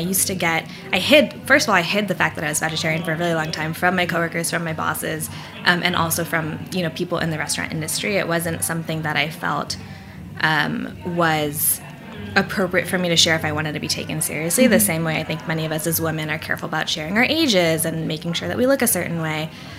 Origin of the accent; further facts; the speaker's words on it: the South, United States; I grew up in the South